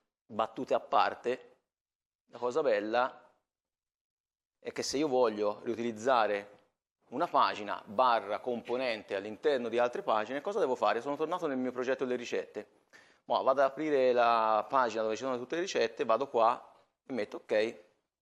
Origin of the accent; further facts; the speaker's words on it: Florence, Tuscany, Italy; come potete capire dall'accento, e anche come ho detto, sono di Firenze, quindi un po' di tempo ci metto a tornare a casetta